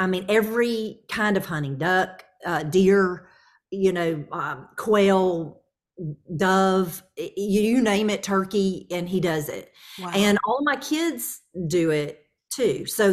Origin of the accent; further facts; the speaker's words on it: Montgomery, Alabama, United States; Well, I was raised in Montgomery, Alabama. So like right in the middle, smack dab in the middle of Alabama.